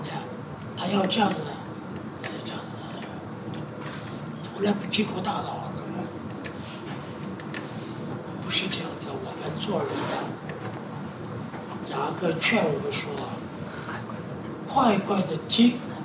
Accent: China; 我中国人说囫囵吞枣啊，

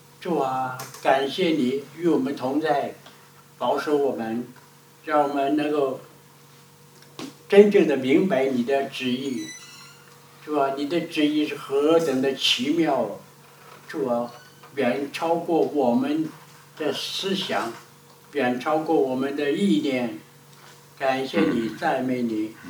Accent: China; 我们中国人有长工，有丫鬟，这个都是卖身的

